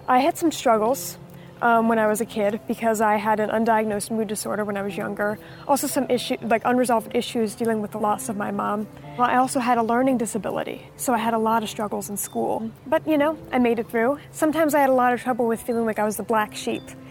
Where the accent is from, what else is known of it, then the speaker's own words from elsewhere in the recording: Warwick, Rhode Island, United States; Well, I grew up in Warwick, Rhode Island. Rhode Island has a lot of personality